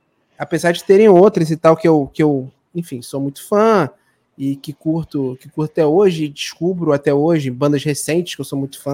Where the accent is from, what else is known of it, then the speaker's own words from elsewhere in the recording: Rio de Janeiro, Brazil; eu sou de uma cidade da Baixada Fluminense, aqui no Rio, né? E eu fui fazer faculdade na cidade do Rio.